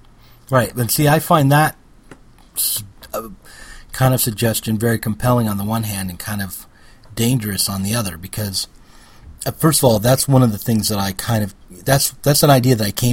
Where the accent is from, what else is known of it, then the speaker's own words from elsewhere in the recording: United States; you know, I'm an American and the idea of being whole and being successful in my career